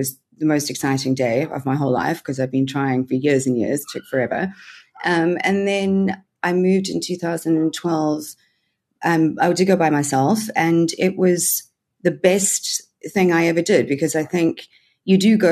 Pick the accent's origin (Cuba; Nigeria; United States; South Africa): South Africa; Cape Town, Western Cape; also born or lived in Johannesburg, South Africa / London, United Kingdom; I grew up between Joburg and Cape Town, but mostly in Cape Town. So I was born in Joburg, moved to Cape Town when I was, I think I was in about nine, did most of my training for theatre school and everything in Cape Town.